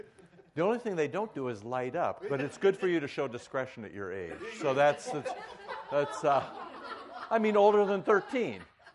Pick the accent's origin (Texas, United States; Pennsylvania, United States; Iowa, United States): Iowa, United States; You remember Iowa Basic Skills? I grew up in Iowa.